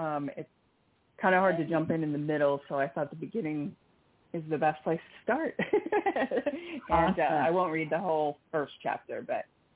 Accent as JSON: {"language": "English", "region": "California", "country": "United States", "said": "As far as the school, I did not go to private schools, but I am from California."}